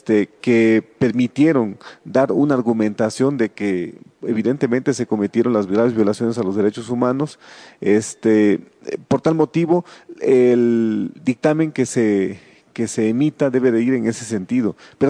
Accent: Mexico; Por eso es importante que como sociedad mexicana, como organizaciones, estemos participando en estas acciones

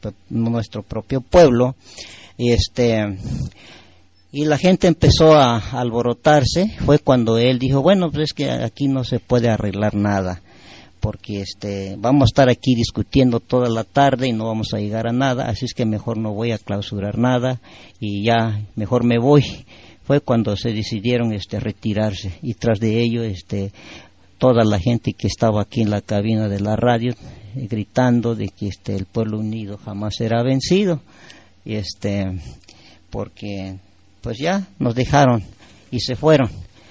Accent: Mexico; nosotros sabemos que somos indígenas, no venimos de Europa, no venimos de Asia, de ningún otro continente, somos de aquí y somos mexicanos.

